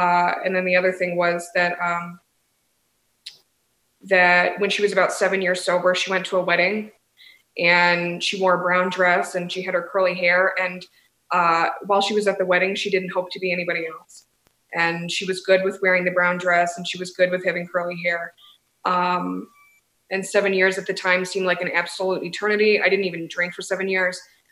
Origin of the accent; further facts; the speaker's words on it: Michigan, United States; now in Denver, United States; I grew up in Michigan. I live in Denver, Colorado now, obviously, but I grew up in Michigan.